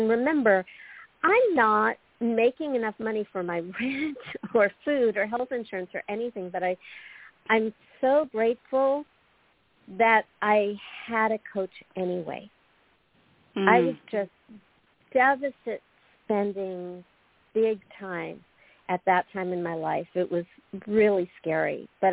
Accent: California, United States; That just means I'm from Southern California and spirituality is like really easy for us.

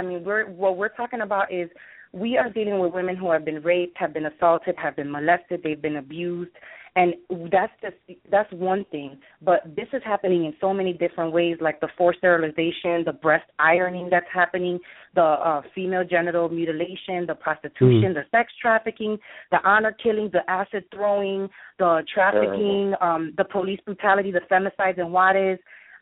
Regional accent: Midwest, United States; now in New York City, United States; Honestly, we're from the Midwest. We're from Chicago and from Ohio.

